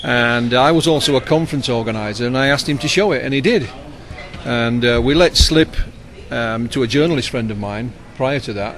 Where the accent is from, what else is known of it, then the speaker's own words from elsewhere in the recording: England, United Kingdom; I mean, I'm come from England. I'm not used to all this sunshine you've got.